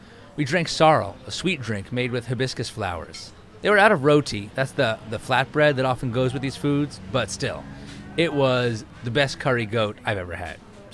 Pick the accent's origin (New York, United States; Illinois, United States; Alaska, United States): New York, United States; Yeah, I grew up in the New York area, but, like, my family's Jewish.